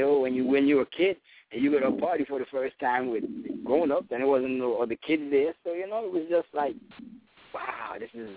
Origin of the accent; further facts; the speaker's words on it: Antigua & Barbuda; I grew up in Antigua, so that's predominantly soca.